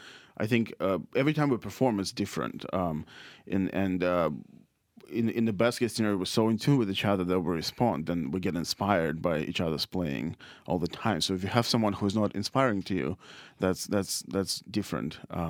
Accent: Saint Petersburg, Russia; I grew up in St. Petersburg, Russia. My childhood, yes, pretty much.

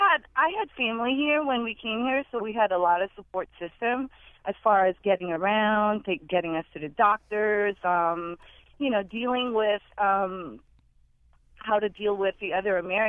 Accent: Philippines; I just wanted to share comments regarding growing up in the Philippines, how different it is, the school system there than the school system here.

